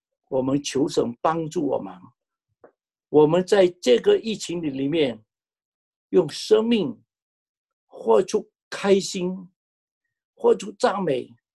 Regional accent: Fuzhou, Fujian, China; 我自己看到我们是福州人

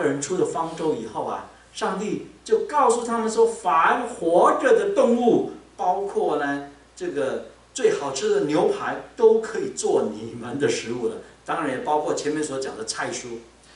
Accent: Taiwan; 我们台湾人很喜欢吃蛇胆的哈

